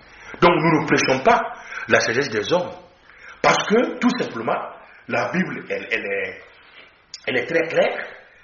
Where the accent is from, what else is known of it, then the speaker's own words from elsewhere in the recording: Burkina Faso; now in France; Donc quand je vais retourner au Burkina, je suis le Burkina, mais pour le moment, je suis français.